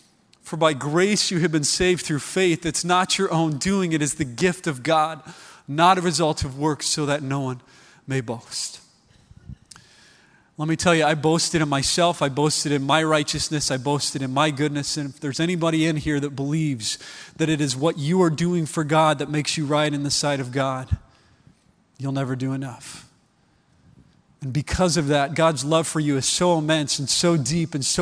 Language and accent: English; Midwest, United States; In 19 years, growing up in the Midwest and having many Christian friends and family members and other things, nobody ever bothered giving me the chance to hear